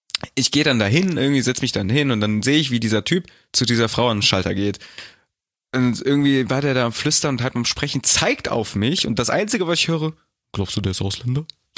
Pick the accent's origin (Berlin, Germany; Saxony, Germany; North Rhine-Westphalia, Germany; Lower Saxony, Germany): North Rhine-Westphalia, Germany; Düsseldorf; born there; Nein, ich bin Deutscher, Alter. Ich bin fucking Düsseldorf geboren.